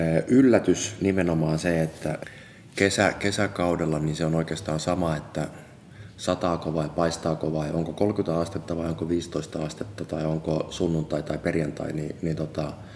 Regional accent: Kirkkonummi, Uusimaa, Finland; Ja sitten mä oon sitten oikeastaan semmoisen nuoruuteni tai lapsuuteni sitten asunut tuolla Kirkkonummella kuitenkin sellaisessa niin kuin haja-asutusalueella.

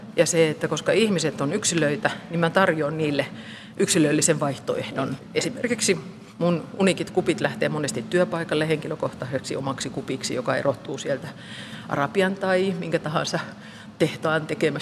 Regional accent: Lauritsala, South Karelia, Finland; born there; Ja mä oon itäsuomalainen, eli Saimaan rannalla syntynyt Lauritsalassa, Lappeenrannan kupeessa.

